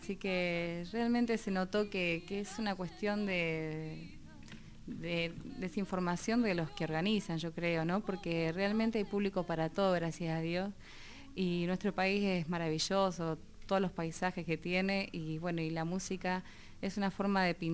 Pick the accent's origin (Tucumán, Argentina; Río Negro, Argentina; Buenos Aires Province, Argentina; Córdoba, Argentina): Buenos Aires Province, Argentina; La Plata; born there; yo nací en Los Hornos, bueno, en La Plata, en Los Hornos, ¿verdad?